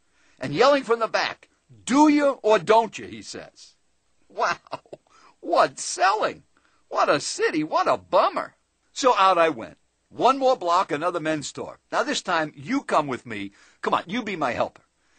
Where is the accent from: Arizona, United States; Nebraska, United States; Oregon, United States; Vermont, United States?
Arizona, United States; Scottsdale; I'm from Scottsdale, Arizona. I can't find them there.